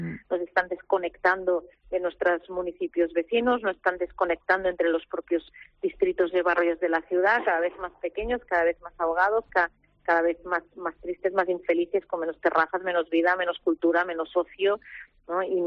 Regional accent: Barcelona, Catalonia, Spain; seguimos manteniendo el orgullo de barceloneses, porque hablas con la gente de Barcelona y todos sentimos ese orgullo de nuestra ciudad. Sí que cuando vamos al exterior y dices, bueno, soy de Barcelona

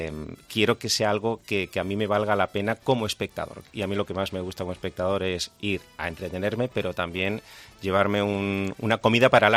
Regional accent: Seville, Andalusia, Spain; por primera vez en Sevilla, yo que soy sevillano, para mí, aunque el acento no me delate

